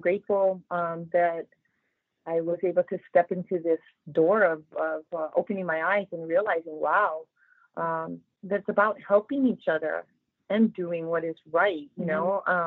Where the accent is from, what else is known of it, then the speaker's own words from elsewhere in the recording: Hawaii, United States; I'm born and raised in Hawaii. My father worked for Pearl Harbor for 25 years.